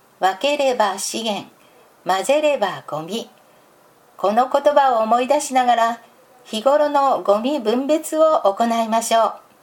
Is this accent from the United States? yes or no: yes; United States; now in Japan; 私の出身地では夏休みに親戚の家に泊まったり、祖父母の家に行ったりするのが普通でした。日本に来て一番驚いたのは、会社や仕事でも夏休みがあることを知ったことです。